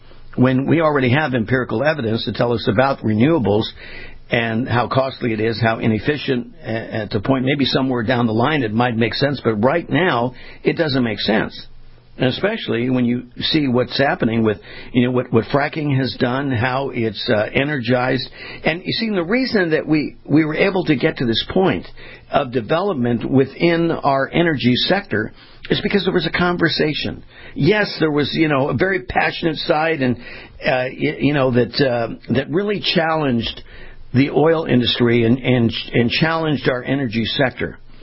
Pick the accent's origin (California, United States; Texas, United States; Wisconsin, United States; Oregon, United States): California, United States; I grew up in California as a kid.